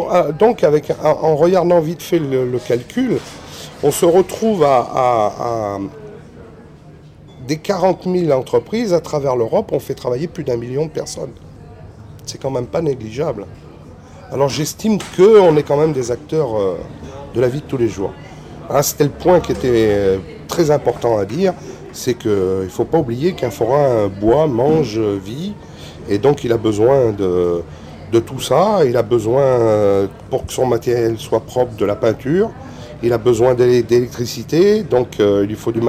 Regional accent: France; qu'on est français itinérant

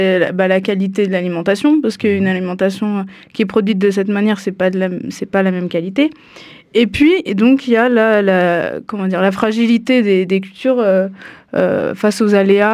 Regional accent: Paris, Île-de-France, France; Alors, moi, je suis de Paris, d'origine.

